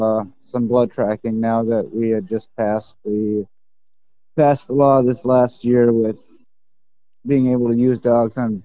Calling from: Grand Forks, North Dakota, United States; I'm up in Grand Forks, North Dakota.

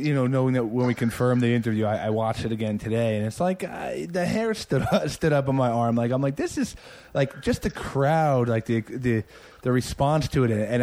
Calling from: New Jersey, United States; That's it. Yeah. I'm calling you from Jersey.

